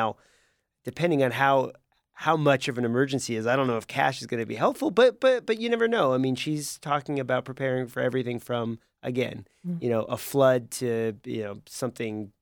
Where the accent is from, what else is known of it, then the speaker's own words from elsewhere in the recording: California, United States; I know growing up in California, you know, you tried to have basically a 72-hour kit